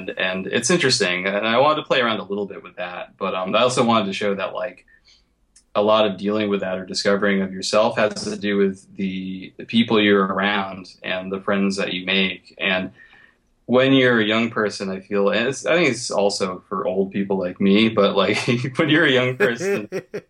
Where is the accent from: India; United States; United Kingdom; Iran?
United States; Connecticut; Where I grew up in Connecticut is would be definitely, even though it's Connecticut, is definitely pretty rural, a pretty rural area of Connecticut